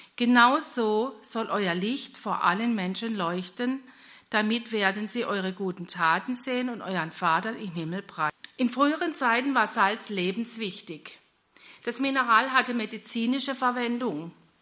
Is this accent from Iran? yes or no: no; Slovakia; German is a second language; now in Germany; Ich bin aus Slowakei